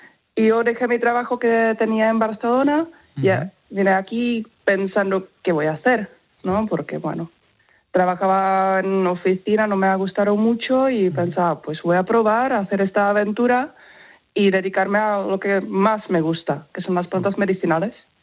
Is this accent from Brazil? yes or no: no; Czechia; Spanish is a second language; moved away as an adult; now in Spain; soy de República Checa, pero llevo viviendo en España unos 11 años. Y en este pueblo, bueno, unos 2 años y medio.